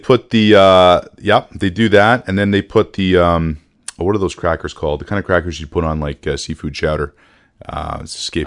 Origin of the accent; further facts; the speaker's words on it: Missouri, United States; I'm from Missouri. Show me.